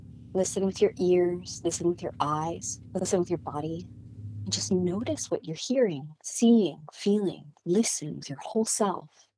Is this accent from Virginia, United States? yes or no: yes; Virginia, United States; accent: anglicized American; now in United Kingdom; so I grew up in Virginia. Between the metropolitan area of Washington, D.C. and Richmond, Virginia. And then I've lived in the United Kingdom for about 20 years.